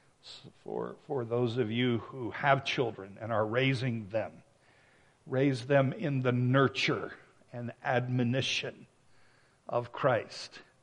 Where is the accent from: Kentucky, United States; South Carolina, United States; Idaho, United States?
South Carolina, United States; now in Edmonton, Canada; I was raised in South Carolina in the States.